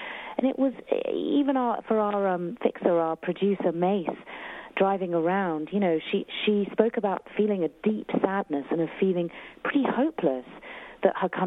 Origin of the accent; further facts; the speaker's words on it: Iran; I am originally Iranian. I was born in Iran.